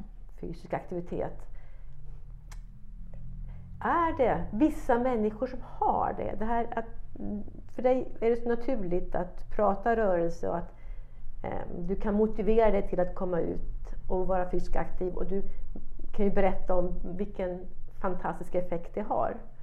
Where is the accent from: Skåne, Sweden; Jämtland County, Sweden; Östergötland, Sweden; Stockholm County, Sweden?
Stockholm County, Sweden; Stockholm; Jag är stockholmare.